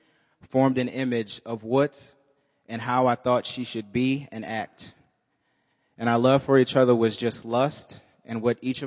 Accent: New Orleans, Louisiana, United States; I'm from the South, New Orleans to be exact. I was raised Baptist, grew up with Josh, the Miles, grew up with them, lived right down the street, did everything together.

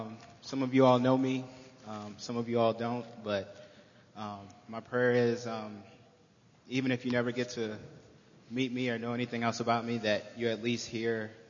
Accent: New Orleans, Louisiana, United States; I'm from the South, New Orleans to be exact. I was raised Baptist, grew up with Josh, the Miles, grew up with them, lived right down the street, did everything together.

